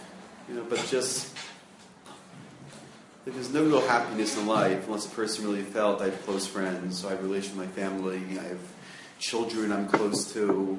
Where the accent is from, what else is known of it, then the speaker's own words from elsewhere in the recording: Baltimore, Maryland, United States; I grew up in Baltimore, so my friends from Near Israel would tell me this.